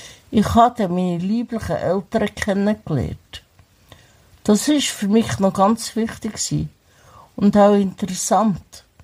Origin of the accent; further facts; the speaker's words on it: Switzerland; born there; Ende 1966 bin ich in der Schweiz geboren und zur Adoption freigegeben worden und bin dann in einem behüteten Elternhaus aufgewachsen.